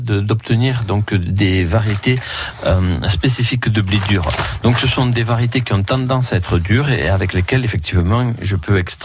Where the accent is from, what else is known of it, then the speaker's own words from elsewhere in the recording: Nouvelle-Aquitaine, France; je suis donc originaire du Pays Basque et donc d'une région qui s'appelle la Soule.